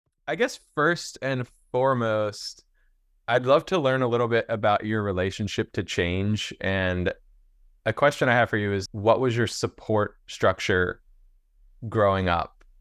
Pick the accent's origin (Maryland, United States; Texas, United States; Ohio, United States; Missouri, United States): Maryland, United States; Baltimore; Lisa and I met in my hometown of Baltimore, Maryland back in 2018